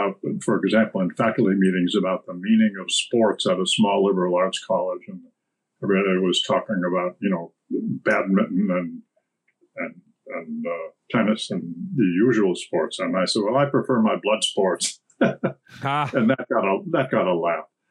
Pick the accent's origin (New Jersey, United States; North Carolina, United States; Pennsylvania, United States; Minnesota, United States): Minnesota, United States; Duluth; I grew up in Duluth, Minnesota. The out of doors was literally out the door.